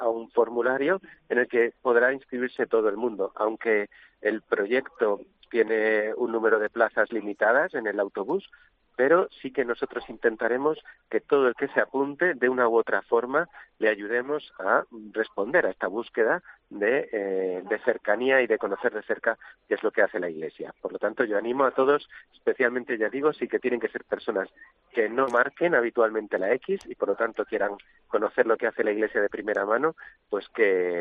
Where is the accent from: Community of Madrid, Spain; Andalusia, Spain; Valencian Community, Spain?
Community of Madrid, Spain; Madrid; now in Segovia, Spain; Yo que vengo de Madrid, pues en Madrid se aporta mucho más